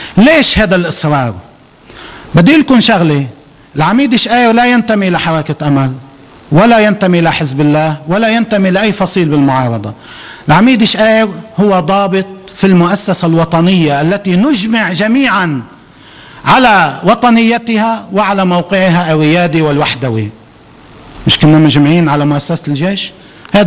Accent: Lebanon; أنا مواطن لبناني وإن شاء الله مواطن صالح،

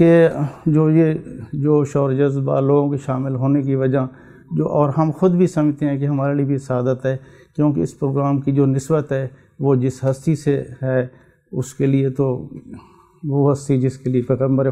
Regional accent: Sargodha, Punjab, Pakistan; basically میں سرگودہ سے تعلق ہے میرا

